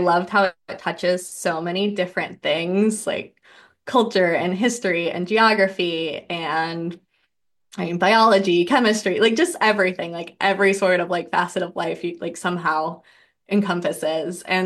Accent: Michigan, United States; I grew up in Michigan. Neither of my parents drank at all.

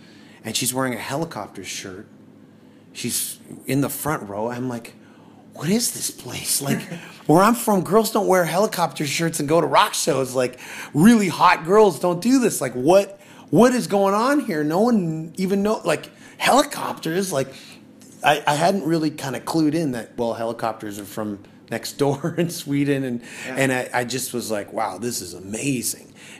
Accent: Canada; Like, you know, I'm coming from Canada. You know, it is what it is, being a rock band in Canada.

